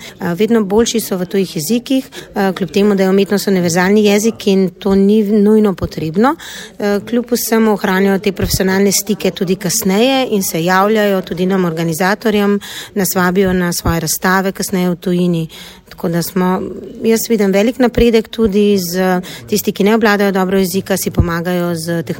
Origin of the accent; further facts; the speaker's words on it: Ljubljana, Central Slovenia, Slovenia; Ja, zdaj sama sem iz Ljubljane in se vsako tedensko večkrat vozim v vaš konec, že več let.